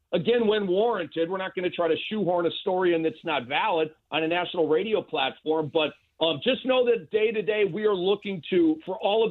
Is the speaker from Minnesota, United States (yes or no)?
yes; Minnesota, United States; Kyle, I come from Minnesota, all right?